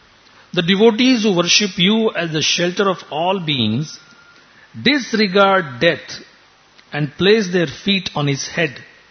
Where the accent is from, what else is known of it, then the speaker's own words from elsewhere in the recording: Borivali, Maharashtra, India; born there; I was born in Borivali, I went to St. Francis School, I attended Dhanukar College